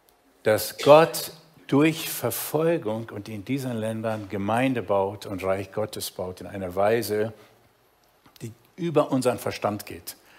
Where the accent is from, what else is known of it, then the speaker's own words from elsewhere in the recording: South Africa; Ich bin ja in Südafrika aufgewachsen